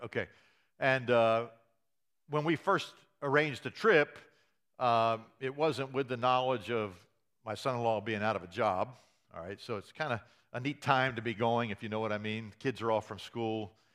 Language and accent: English; United States; I'm an American. I believe contentment is having the stuff I want to have.